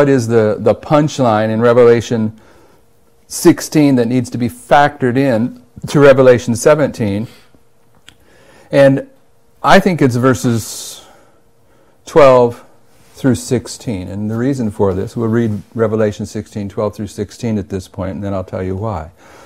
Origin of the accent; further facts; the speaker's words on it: California, United States; And growing up in California, California is not a real religious culture.